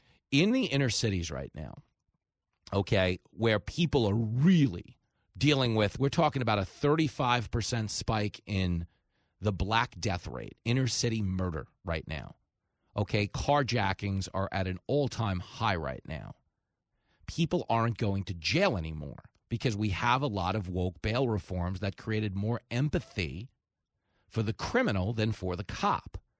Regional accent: New York, United States; So growing up in New York, knowing I had such a kick out of it, I had always romanticized those other faraway cities I'd see on TV.

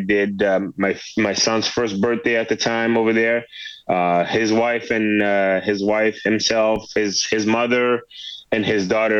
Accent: France; English is a second language; now in United States; So at the time, I didn't speak English too well. I was just arriving from France. I was young.

